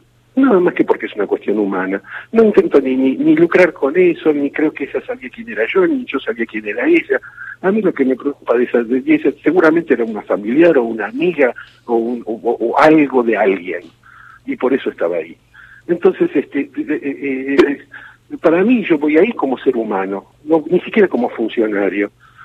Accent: Argentina; yo llevo sangre judía, sangre católica, soy un argentino prototípico, digo, de esos que tenemos sangre de todos los colores.

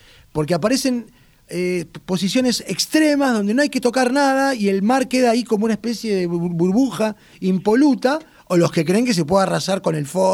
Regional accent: Puerto Madryn, Chubut, Argentina; a mí, que soy de Puerto Madryn, me trae un lugar casi común en la sociedad madrinense

